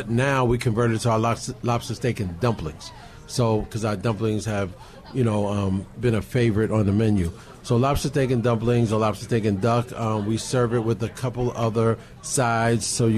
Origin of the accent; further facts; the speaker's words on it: Brooklyn, New York, United States; I'm from born and raised in Brooklyn.